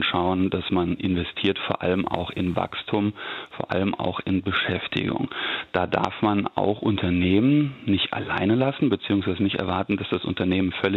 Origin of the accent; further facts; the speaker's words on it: Saarland, Germany; Ich komme aus dem Saarland, das ist ein solches Bundesland, das nicht im Osten der Republik liegt.